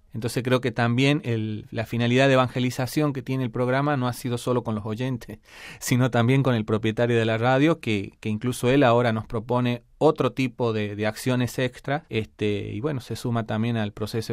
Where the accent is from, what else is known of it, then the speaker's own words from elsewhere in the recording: Jujuy, Argentina; born there; now in Catamarca, Argentina; soy jujeño de nacimiento, vivo en Catamarca, Argentina, y estoy en este momento acá en Roma